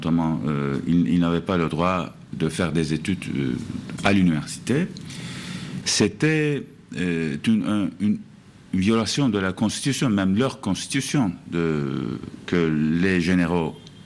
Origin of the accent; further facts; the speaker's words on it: Istanbul, Turkey; j'ai pu rentrer chez moi à Istanbul